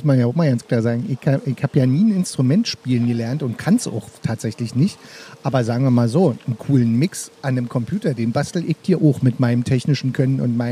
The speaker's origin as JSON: {"language": "German", "region": "Berlin", "country": "Germany", "said": "Treptow-Köpenick da hinten ist. Also so meine alte Hütte, wo ich herkomme."}